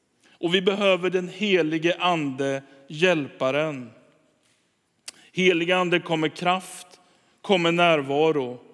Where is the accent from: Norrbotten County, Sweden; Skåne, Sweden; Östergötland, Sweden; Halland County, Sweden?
Östergötland, Sweden; Linköping; born there; Jag är född 1973 i Linköping och barnvälsignad på Borgmästargatan.